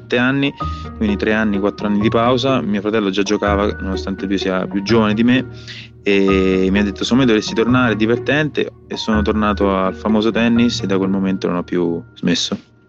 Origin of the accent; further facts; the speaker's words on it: Rome, Lazio, Italy; Sono nato a Roma e cresciuto a Roma.